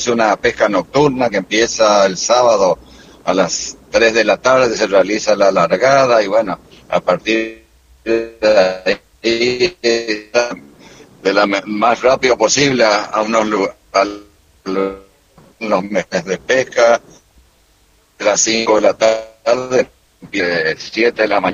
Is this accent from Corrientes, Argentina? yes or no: yes; Goya, Corrientes, Argentina; accent: Corrientes; Sí, se nota por la tonada correntina, ¿no?